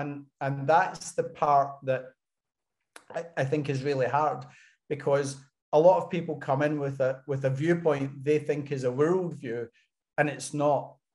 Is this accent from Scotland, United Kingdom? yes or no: yes; Scotland, United Kingdom; moved away as an adult; now in France; I've chosen to be away from Scotland. This year's my 30th year away from Scotland. I left in 92. And, you know, I'm a Scotsman living in France, working in Switzerland for a global intergovernmental organization.